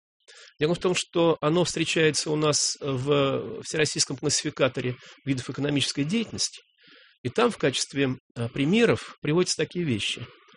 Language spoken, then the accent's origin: Russian; Moscow, Russia; ну уж мы, наверное, москвичи лучше всего знают эту территорию, да, чем все остальные.